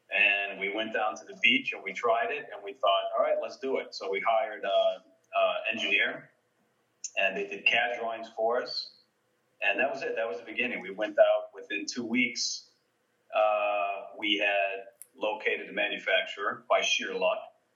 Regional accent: Ohio, United States; now in New York, United States; I'm from Ohio originally, but I've been living in New York for the past 30 years.

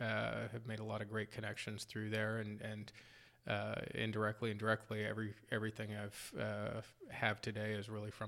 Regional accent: Norman, Oklahoma, United States; born there; now in Texas, United States; I was born in Norman, Oklahoma, part of the Boomer Sooners, mm-hmm. and moved to Texas. Been here for 42 years now, so fully transplanted.

